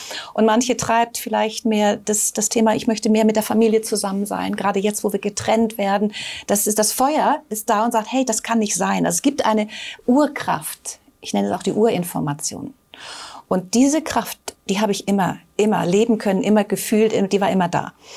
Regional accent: Northern Germany, Germany; ich bin bei Kamai aufgewachsen in Norddeutschland

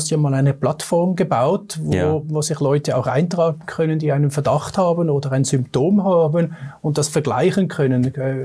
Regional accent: Switzerland; Wir haben ja als Schweizer immer noch die freie Wahl, zu impfen oder nicht zu impfen.

